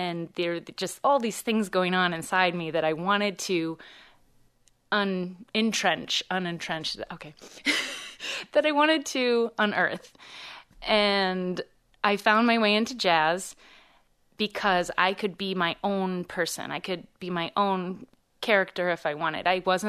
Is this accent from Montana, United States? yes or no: no; Perrysburg, Ohio, United States; I started doing productions in the big city, Toledo, which was near where I grew up in Perrysburg, Ohio.